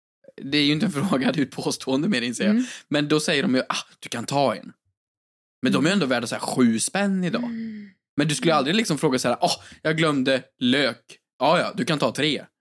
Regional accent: Värmland, Sweden; när jag var hemma i Värmland och så sa de, ja, men åk och handla.

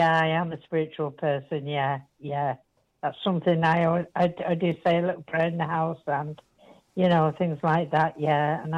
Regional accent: England, United Kingdom; born there; I was born in England, but I'm Irish descent. I was brought up Catholic, you know. And yeah. My parents were Irish

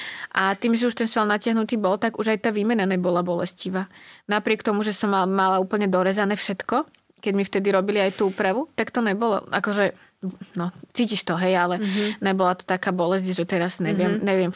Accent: Malacky, Bratislava Region, Slovakia; som z Malaciek, je to ďaleko.

